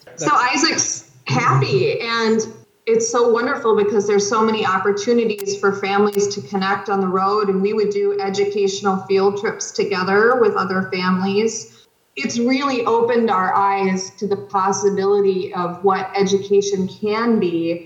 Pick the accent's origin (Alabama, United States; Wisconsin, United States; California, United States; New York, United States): Wisconsin, United States; Madison; accent: Midwestern; now in Port Townsend, United States; No, can't you tell by my fine Midwestern accent that I have retained? No, I grew up in Wisconsin. I grew up near Madison. And it was my first big leap was when I pivoted and I left Madison to come out to Port Townsend.